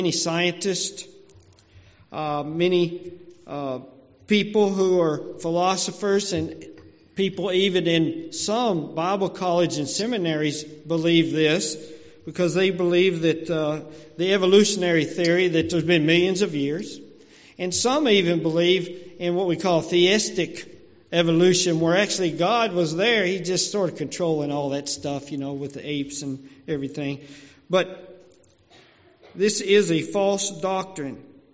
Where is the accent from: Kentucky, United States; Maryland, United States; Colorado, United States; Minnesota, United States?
Kentucky, United States; I'm from Kentucky, thinking.